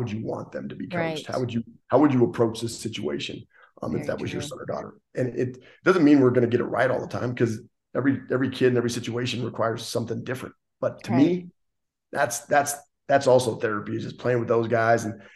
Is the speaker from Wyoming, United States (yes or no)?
yes; Gillette, Wyoming, United States; I'm from Gillette, Wyoming. Sundance, Wyoming is about 45 minutes away.